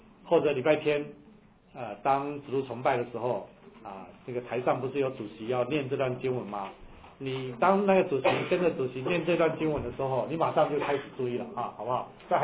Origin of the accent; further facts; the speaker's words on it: China; 一般的华人啊，一般的我们中国人，为什么会拜鬼神